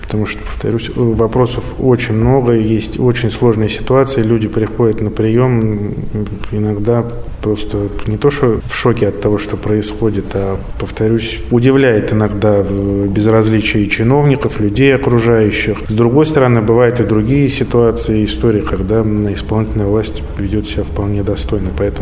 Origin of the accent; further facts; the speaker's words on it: Saint Petersburg, Russia; все мы петербуржцы, ленинградцы, и задача у нас общая одна, потому что это наш один большой любимый город.